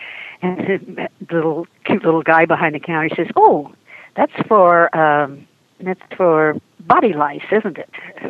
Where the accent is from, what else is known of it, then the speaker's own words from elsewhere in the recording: Texas, United States; well, of course I can handle a snake. I grew up in Texas.